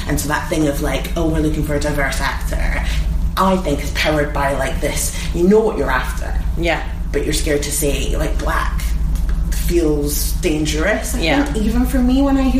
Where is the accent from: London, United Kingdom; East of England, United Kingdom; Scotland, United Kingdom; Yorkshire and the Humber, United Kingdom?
Scotland, United Kingdom; Edinburgh; So where are you from? I'm from Edinburgh.